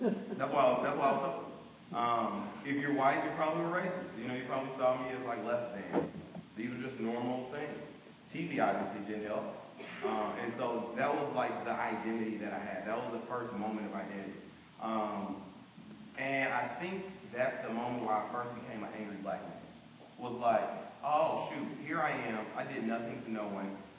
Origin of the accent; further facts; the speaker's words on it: East St. Louis, Illinois, United States; So I grew up in East St. Louis. This is a post-industrialized community, and so not a lot of jobs, not a lot of opportunity necessarily